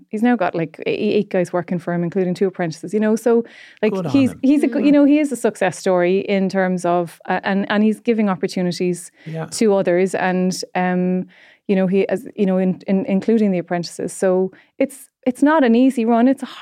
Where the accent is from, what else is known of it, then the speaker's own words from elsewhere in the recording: Cork, Munster, Ireland; I grew up just outside Cork City